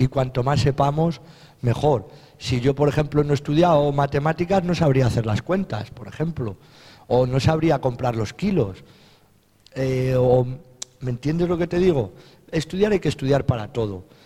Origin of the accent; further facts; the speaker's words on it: Salamanca, Castile and León, Spain; ¿Por qué se da en mi tierra y no se da en otra tierra? ¿Por qué se da en Salamanca la castaña y a lo mejor en, no sé decirte, en Cádiz no se da?